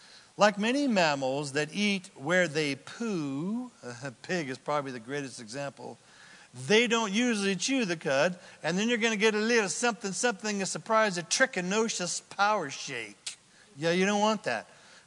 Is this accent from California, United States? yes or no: yes; Anderson, California, United States; I'm from Anderson in Redding, California, and we had lots of cows. I grew up in one house. There was cows all around us.